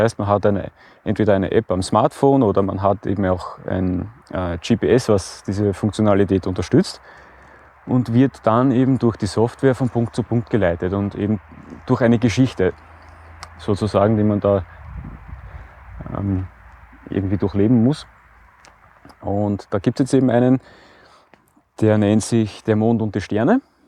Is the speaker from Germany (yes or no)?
no; Breitenfurt, Lower Austria, Austria; wieder mal in Breitenfurt, meiner Heimatgemeinde